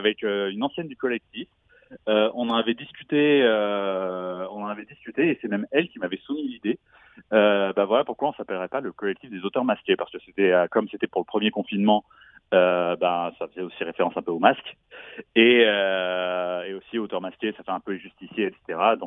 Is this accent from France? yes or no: yes; South-East, France; Alors moi je suis originaire du Sud-Est